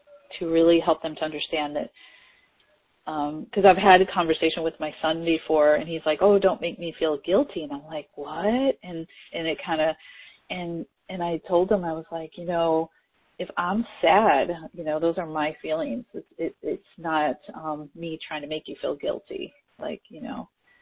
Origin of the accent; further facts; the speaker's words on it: Midwest, United States; I grew up in the Midwest of, you know, being, if you're a good woman, you'll do this, you'll do that.